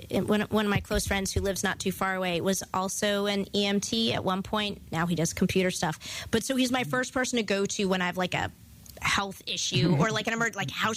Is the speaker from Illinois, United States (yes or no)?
no; Boston, Massachusetts, United States; So I'm from the Boston area